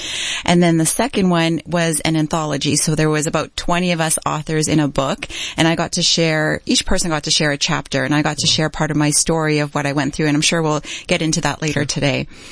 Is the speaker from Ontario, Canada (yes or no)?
no; Edmonton, Alberta, Canada; I grew up in Edmonton, you know, the '80s, it wasn't as diverse. So I was called a variety of names. I'm, you know, Chinese background, but born in Edmonton.